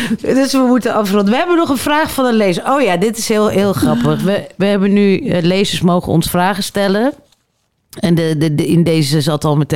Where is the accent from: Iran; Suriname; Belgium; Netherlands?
Netherlands; Harderwijk, Gelderland; born there; now in Ouderkerk, Netherlands; Misschien ben ik het wel, maar ik bedoel, ik ben in Harderwijk geboren. Ik ben gewoon een provinciale trut.